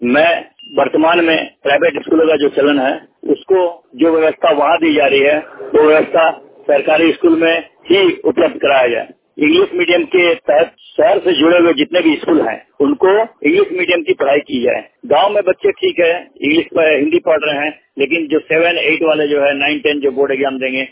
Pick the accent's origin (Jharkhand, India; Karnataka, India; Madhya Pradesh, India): Jharkhand, India; Jadugoda; जादूगोड़ा निवासी झारखंड पूर्वी सिंहभूम का रहने वाला हूँ।